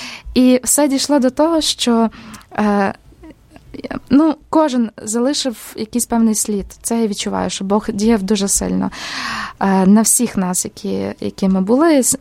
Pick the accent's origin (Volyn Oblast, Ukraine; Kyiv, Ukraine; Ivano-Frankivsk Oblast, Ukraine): Ivano-Frankivsk Oblast, Ukraine; Ivano-Frankivsk; і я з Івано-Франківська.